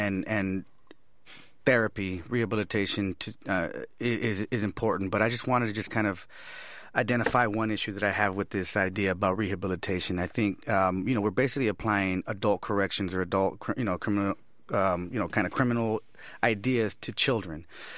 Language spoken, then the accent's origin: English; Oxnard, California, United States; Oxnard, California, okay. In a community called La Colonia. It's a barrio.